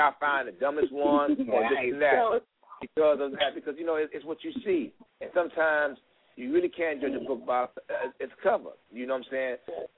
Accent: Chicago, Illinois, United States; You from New York. I'm from Chicago.

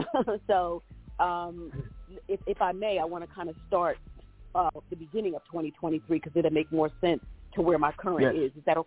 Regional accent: Violet, New Jersey, United States; I am from South Jersey. It's a town called Violet. It's Cumberland County. And I basically, you know, would tell people that I was born and raised into a musically inclined family

